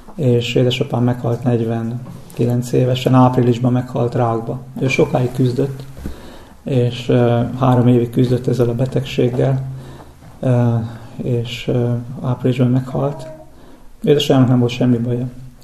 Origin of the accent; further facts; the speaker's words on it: Pápa, Veszprém County, Hungary; Tehát mi pápaiak vagyunk. És pápa mellett egy kis faluban lakunk